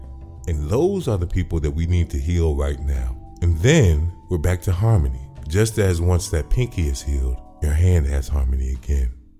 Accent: Chicago, Illinois, United States; just like I have one in saying that I'm a Chicagoan

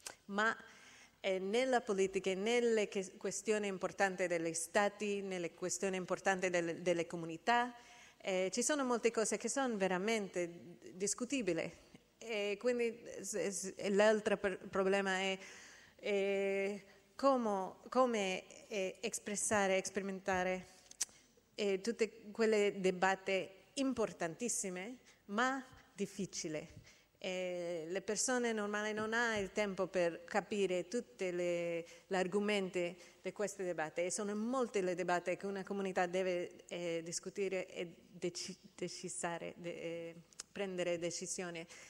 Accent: United States; Italian is a second language; stavo molto frustrata per questo problema dell'informazione nelle elezioni nel mio paese, gli Stati Uniti, ma anche che ho visto la stessa cosa negli altri paesi dove ho abitato o ho lavorato

